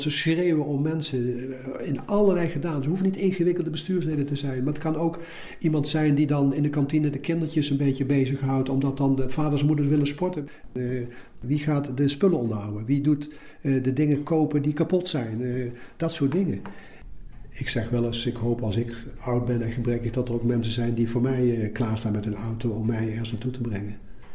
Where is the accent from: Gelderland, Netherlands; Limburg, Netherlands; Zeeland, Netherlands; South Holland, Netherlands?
Gelderland, Netherlands; Nijmegen; born there; We waren thuis met 4 kinderen. Ik ben geboren in Nijmegen. 3 broers en een zus.